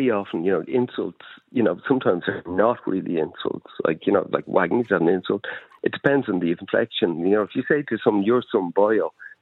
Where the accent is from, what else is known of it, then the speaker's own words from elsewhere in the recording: Ireland; because we are Irish